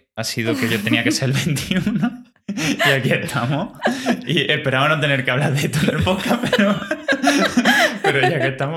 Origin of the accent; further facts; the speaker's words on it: Almería, Andalusia, Spain; also born or lived in Granada / Barcelona; now in Málaga, Spain; Habito en Málaga ahora mismo, aunque soy de Almería y he vivido mucho tiempo en Granada, Barcelona y otros lares. Trabajo como informático y tengo 26 años